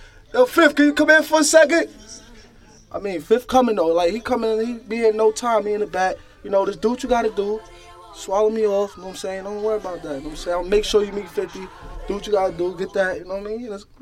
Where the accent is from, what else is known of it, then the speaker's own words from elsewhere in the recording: Queens, New York, United States; Say, man, you know, I'm all the way from Queens. I'm from the Towers, man.